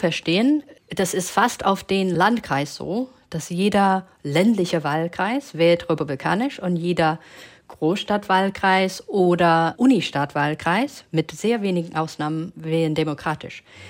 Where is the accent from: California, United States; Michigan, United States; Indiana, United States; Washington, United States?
Michigan, United States; now in Germany; Ich bin gebürtiger Michigander. Also ich bin in Michigan aufgewachsen, wohne aber seit 20 Jahren bereits in Deutschland.